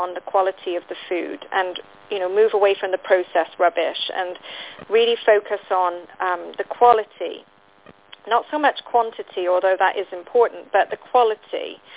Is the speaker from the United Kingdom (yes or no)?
yes; England, United Kingdom; moved away as an adult; now in United States; Well, as you know, I'm from England